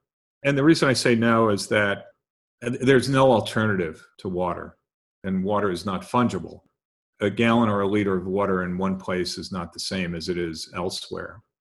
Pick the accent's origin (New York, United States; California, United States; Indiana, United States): New York, United States; New York City; I grew up in New York City in Queens